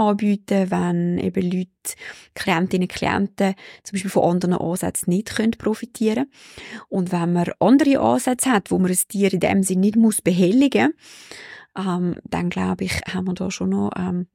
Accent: Switzerland; das ist eigentlich die einzige rechtliche Grundlage, die wir da bei uns in der Schweiz haben

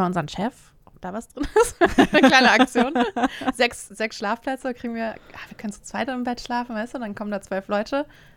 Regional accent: Bremen, Germany; ich komme aus Bremen

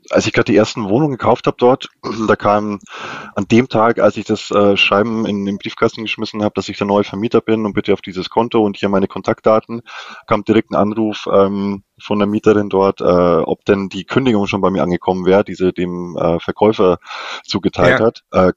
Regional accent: Bavaria, Germany; Also ich komme so aus der Ecke zwischen München und Nürnberg.

